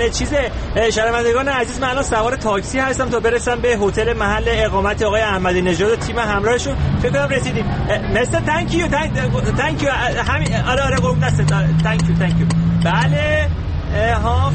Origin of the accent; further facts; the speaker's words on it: Iran; من ایرانی هستم.